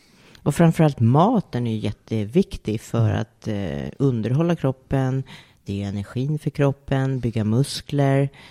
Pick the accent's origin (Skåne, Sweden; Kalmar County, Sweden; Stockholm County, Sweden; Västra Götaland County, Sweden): Stockholm County, Sweden; Upplands Väsby; Vi är ju uppväxta i vilda Väsby.